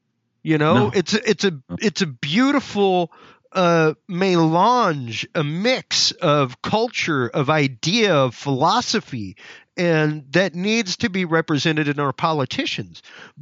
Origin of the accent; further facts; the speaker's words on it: United States; as an American, as someone who loves the liberty and loves the country that I have